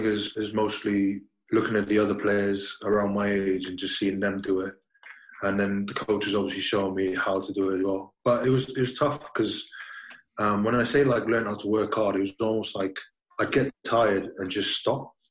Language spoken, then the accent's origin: English; Tonga; The only thing would be when I was younger, it wasn't something that we would do in Tonga.